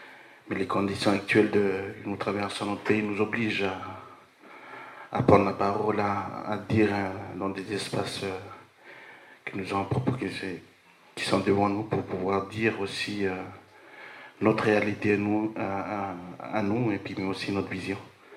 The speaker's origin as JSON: {"language": "French", "town": "Gossanah", "region": "Loyalty Islands Province", "country": "New Caledonia", "said": "Et moi, je suis originaire de Gossana, Yaï, là où a eu lieu les événements."}